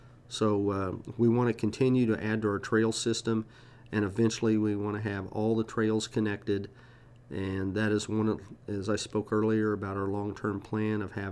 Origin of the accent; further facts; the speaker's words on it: Franklin, United States; I grew up in Franklin. I was born here, and just real proud of what's going on here in our city.